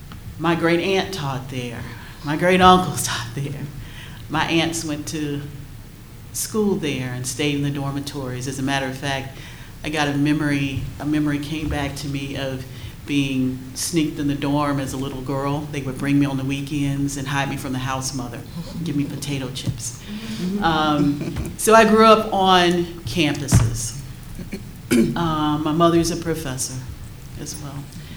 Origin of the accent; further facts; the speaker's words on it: Jackson, Mississippi, United States; This last week, I went to my hometown, Jackson, Mississippi, and spoke at Jackson State about teaching in the humanities and the arts. And my life at Jackson State, I grew up on its campus, Jackson State and Tougaloo.